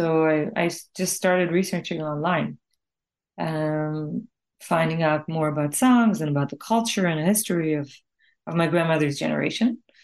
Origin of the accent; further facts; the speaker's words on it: Beersheba, Southern District, Israel; I was born in Israel. My family's from Morocco. I grew up in Beersheba. It's a city in the south of Israel. My parents are both Moroccan, and my grandmother on my mother's side is the one who spoke Ladino. We were actually not allowed to speak Ladino at home as kids.